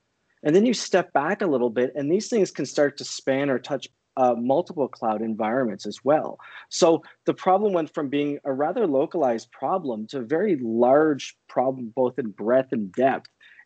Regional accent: Canada; No, born and raised in Canada.

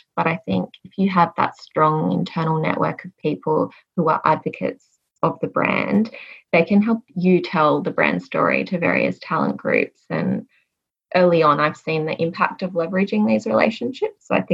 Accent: Sydney, New South Wales, Australia; also born or lived in Adelaide / Brisbane / Gold Coast; I'm Australian. I call Sydney home, but I've also lived in Adelaide, Brisbane, and the sunny Gold Coast.

